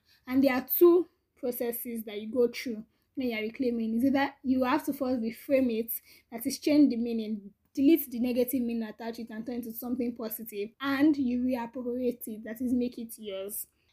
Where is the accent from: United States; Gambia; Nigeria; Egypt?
Nigeria; Because for me, being a Nigerian and being like a Black African is such a big part of, it's such a big part of my identity.